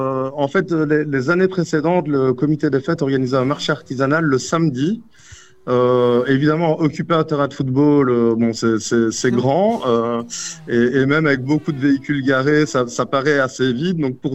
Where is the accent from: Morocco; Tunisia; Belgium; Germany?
Belgium; accent: Belgian; now in Fontaine-Notre-Dame, France; j'habite à Fontaine Notre-Dame, mais effectivement, je suis belge.